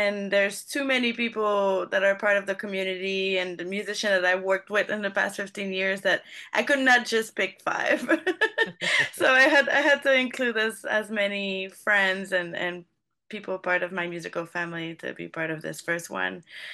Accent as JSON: {"language": "English", "town": "Montreal", "region": "Quebec", "country": "Canada", "said": "I'm from Montreal originally."}